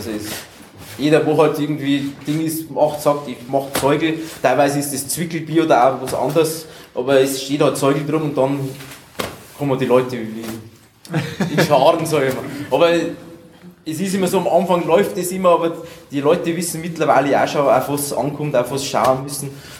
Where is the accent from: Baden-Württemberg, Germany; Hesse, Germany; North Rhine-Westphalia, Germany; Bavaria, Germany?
Bavaria, Germany; Also, und es ist halt bei uns in der Oberpfalz